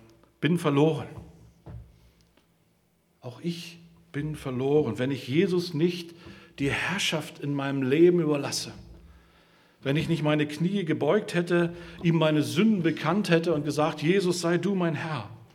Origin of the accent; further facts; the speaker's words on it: Germany; Ich bin ja in der DDR groß geworden, wie die meisten wahrscheinlich von euch.